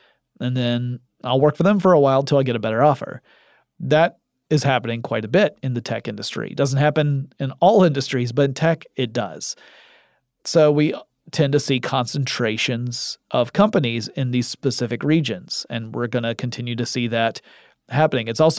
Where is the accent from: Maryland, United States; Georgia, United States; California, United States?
Georgia, United States; Atlanta; The leader of the pack is my hometown of Atlanta.